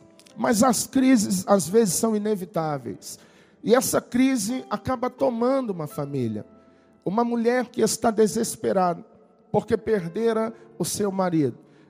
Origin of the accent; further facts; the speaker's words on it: Minas Gerais, Brazil; Eu sou mineiro, lá na nossa terra, a gente dizia que canga é um negócio que a gente coloca na vaca